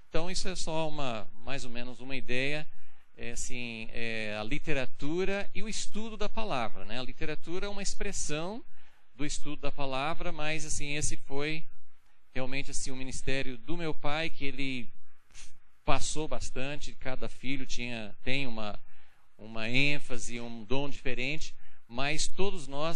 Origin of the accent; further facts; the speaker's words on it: Brazil; also born or lived in United States; Eu nasci nos Estados Unidos há bastante tempo, mas estou no Brasil também há bastante tempo, né? Então, eu vim ainda criança para o Brasil, minha família toda veio